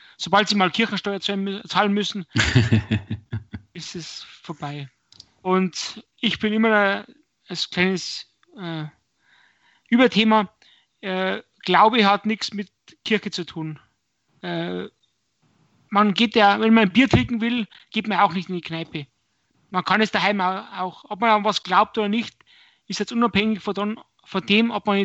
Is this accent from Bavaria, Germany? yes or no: yes; Bavaria, Germany; born there; Ich bin ja in Bayern geboren und da wird man eigentlich schon von Haus aus katholisch.